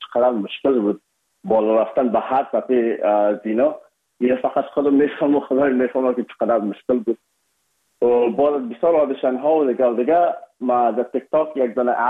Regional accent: Afghanistan; ما از افغانستان هستیم یکمک لهجه و فرق داشت.

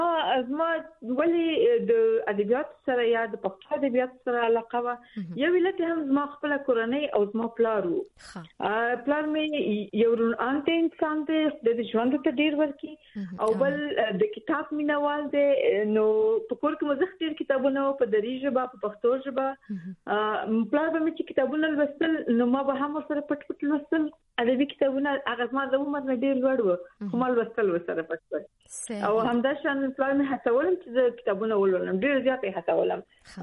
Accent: Laghman, Afghanistan; also born or lived in Nangarhar; زه په افغانستان کې زه د لغمان ولایت یم، خو پیدا شوې په ننګرهار کې یم. خو زه افغان یم، ماته مهمه ده چې افغان یم.

